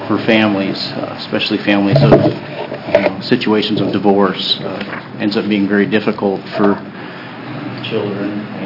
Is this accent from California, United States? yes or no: no; Bend, Oregon, United States; I'm also from Bend, Oregon. I work in Portland for the city of Portland as a plans examiner.